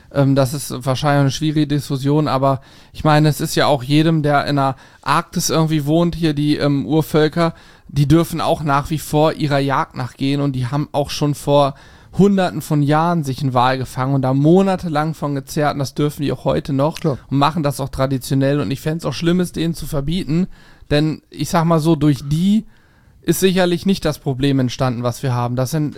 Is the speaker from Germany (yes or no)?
yes; Germany; Ich war noch nirgendwo, wo es rohes Hackfleisch gab, so außer bei uns in Deutschland. Hier ist es irgendwie ganz normal.